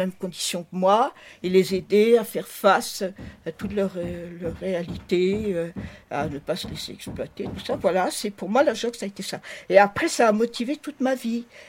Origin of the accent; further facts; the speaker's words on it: Brittany, France; Oui, je suis bretonne, oui.